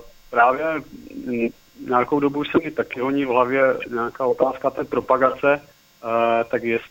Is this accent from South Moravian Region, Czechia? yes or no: no; Ostrava, Moravian-Silesian Region, Czechia